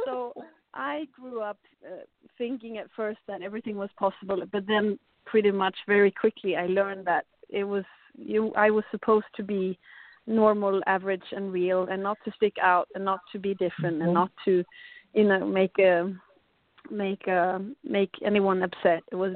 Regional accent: Sweden; And I grew up in Sweden

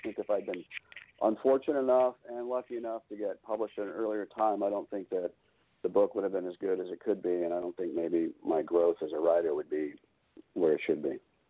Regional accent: San Diego, California, United States; I'm from San Diego, and my first book takes place in La Jolla.

